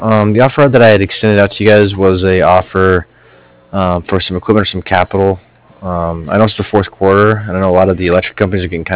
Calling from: Cardiff, California, United States

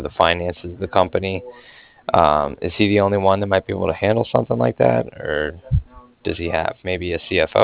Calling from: Cardiff, Wales, United Kingdom; I was calling from Cardiff, and I was calling regarding some financing that was done with Manufacturers and Traders Trust

